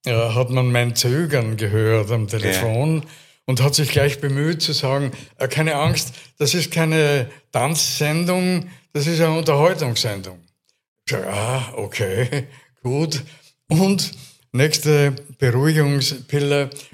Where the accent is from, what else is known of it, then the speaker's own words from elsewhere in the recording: Styria, Austria; accent: East Styrian; Ich bin aufgewachsen am Land, da habe ich natürlich auch perfekt Oststeirisch gesprochen.